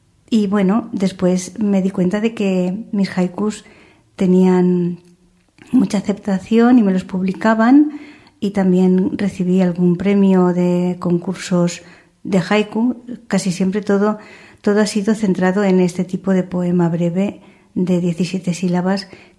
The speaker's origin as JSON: {"language": "Spanish", "town": "Valencia", "region": "Valencian Community", "country": "Spain", "said": "de Valencia, España"}